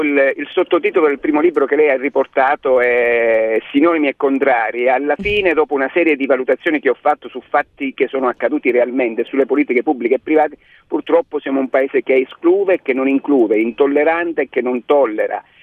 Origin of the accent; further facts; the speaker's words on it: Bisignano, Calabria, Italy; anche con la parte che abita il mio paese a Bisignano